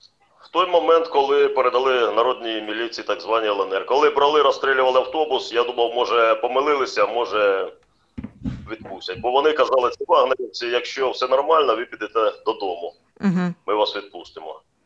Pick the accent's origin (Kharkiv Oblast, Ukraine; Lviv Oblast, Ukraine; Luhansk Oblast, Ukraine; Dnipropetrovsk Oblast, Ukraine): Luhansk Oblast, Ukraine; Pervomaisk; я зорієнтувався, бо я сам місцевий, сам з Первомайська.